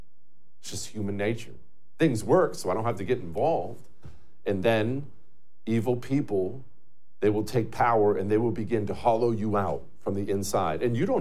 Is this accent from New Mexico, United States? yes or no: no; Montana, United States; I grew up in Montana where forest fires are a way of life.